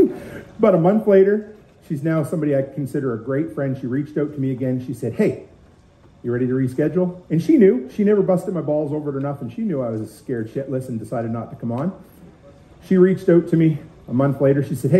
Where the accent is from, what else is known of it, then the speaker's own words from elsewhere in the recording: East Coast, United States; I grew up on the East Coast. Now, you guys will laugh at me, but do you notice I say out in a boat a little funny?